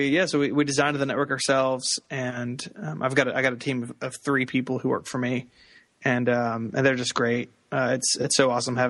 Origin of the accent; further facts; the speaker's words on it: Memphis, Tennessee, United States; I'm from Memphis, so I'm really not that far from you